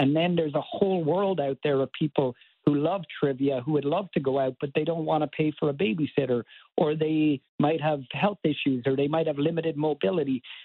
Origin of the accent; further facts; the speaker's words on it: Cork, Munster, Ireland; moved away as an adult; now in Baltimore, United States; Born and raised in Cork in Ireland, and then I moved to America for college. I went to Johns Hopkins University in Baltimore, and I made Baltimore my home now. So my wife and I live in downtown Baltimore.